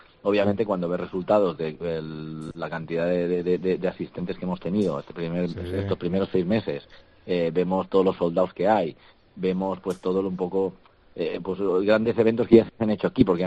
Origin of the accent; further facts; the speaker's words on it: Valencian Community, Spain; más del 95% del equipo somos valencianos